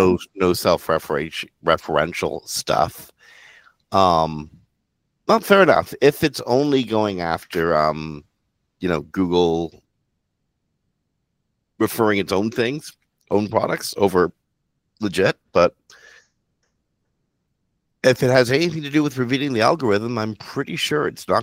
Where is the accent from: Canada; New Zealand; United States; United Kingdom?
Canada; And I'm speaking as a Canadian.